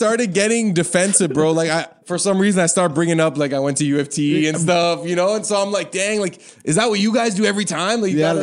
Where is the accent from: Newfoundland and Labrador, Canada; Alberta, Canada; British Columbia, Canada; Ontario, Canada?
Ontario, Canada; Toronto; accent: Toronto; I don't try to sound like I'm from Toronto ever.